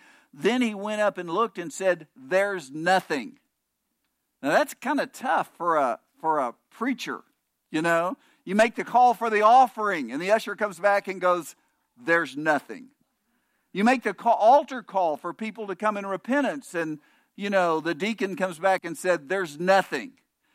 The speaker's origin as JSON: {"language": "English", "town": "Bowlegs", "region": "Oklahoma", "country": "United States", "tie": "born or raised there", "said": "I grew up in Bowlegs, Oklahoma. There were still a lot of dirt roads then."}